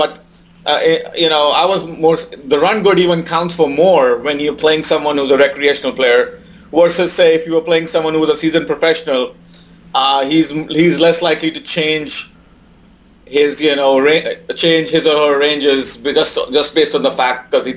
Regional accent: India; I mean, I am from India, so I noticed there's also a bit of a cultural difference too.

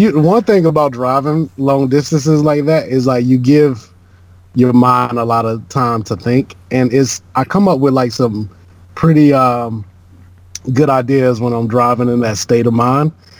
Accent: Georgia, United States; I guess growing up in Georgia, I'm used to, like, trees, and so that does nothing for me.

